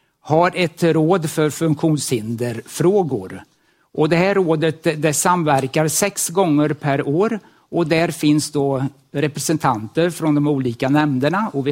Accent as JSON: {"language": "Swedish", "town": "Kristinehamn", "region": "Värmland", "country": "Sweden", "said": "vi kommer ifrån Kristinehamn. Och Kristinehamn kanske inte alla känner till, men det ligger i Värmland. Och framförallt så ligger det i norra delen utav Vänern."}